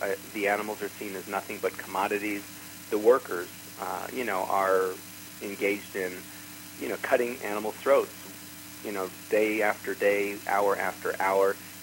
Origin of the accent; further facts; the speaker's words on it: Los Angeles, California, United States; Well, I grew up in the Hollywood Hills, and my interest in animals began when I saw wildlife areas being displaced